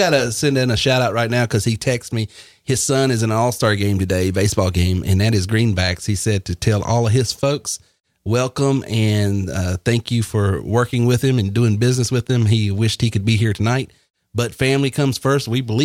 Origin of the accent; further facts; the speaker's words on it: Marietta, Georgia, United States; My hometown. I'm actually from Marietta.